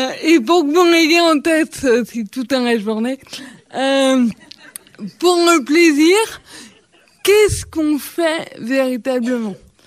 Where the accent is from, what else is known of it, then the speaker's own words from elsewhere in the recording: Lyon, Auvergne-Rhône-Alpes, France; Même si Lyon, moi je suis lyonnaise, donc les meilleurs.